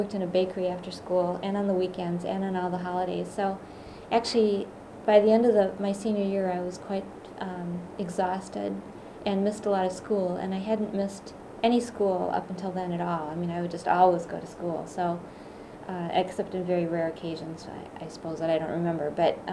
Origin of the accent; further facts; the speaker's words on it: Wauwatosa, Wisconsin, United States; also born or lived in Milwaukee; I was born in Wisconsin, in Milwaukee, actually. And then at an early age, my parents moved just to a suburb of Milwaukee, so in Wauwatosa.